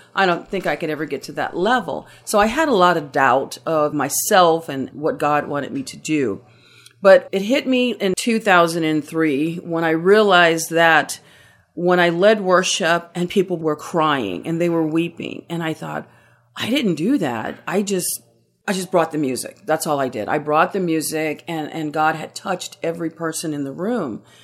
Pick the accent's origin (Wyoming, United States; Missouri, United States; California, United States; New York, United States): California, United States; Pasadena; also born or lived in Los Angeles; I was raised in Los Angeles to the age of 7, and then my parents divorced, and my mom moved us to Pasadena, Altadena area.